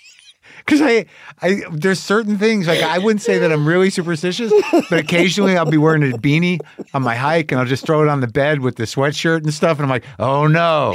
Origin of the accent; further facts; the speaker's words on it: New Mexico, United States; Like, well, I grew up in New Mexico. I have the same feeling about it. But, like, sometimes I'm thinking, like, maybe I should move back there.